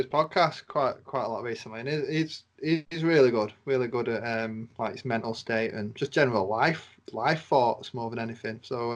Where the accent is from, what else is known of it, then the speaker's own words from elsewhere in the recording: Stockport, North West England, United Kingdom; I'm from Stockport, mate. Sunny Stockport.